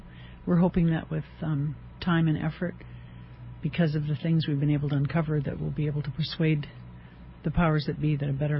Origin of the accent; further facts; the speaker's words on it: Hawaii, United States; also born or lived in Kauai; I was born in Hawaii a long time ago, before it was a state. Born in Big Island, and my family moved to Kauai when I was 17